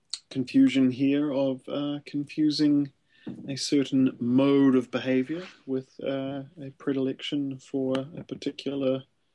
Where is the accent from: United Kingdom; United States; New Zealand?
New Zealand; Christchurch, Canterbury; I grew up in Christchurch, of course.